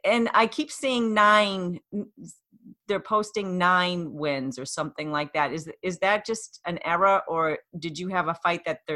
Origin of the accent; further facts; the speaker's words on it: Boston, Massachusetts, United States; I'm Boston.